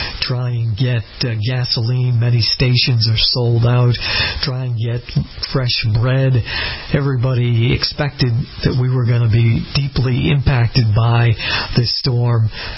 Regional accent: Needham, Massachusetts, United States; No severe water damage in my days of growing up in Needham, Massachusetts.

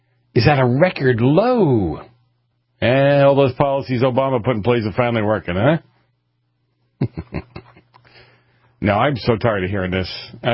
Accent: United States; So we're Americans first.

